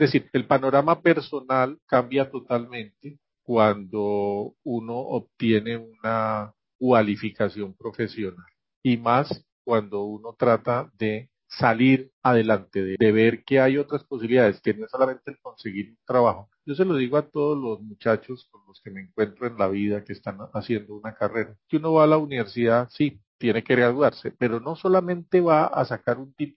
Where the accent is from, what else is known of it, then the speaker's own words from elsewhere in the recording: Villavicencio, Meta, Colombia; now in Spain; yo soy de Villavicencio. Villavicencio, cuando yo vivía allí, nací allí, era un pueblito. Hoy en día ya es una ciudad de 500 mil habitantes, pero sigue siendo un pueblo. Mi familia vivía allí todavía. Yo llegué a Medellín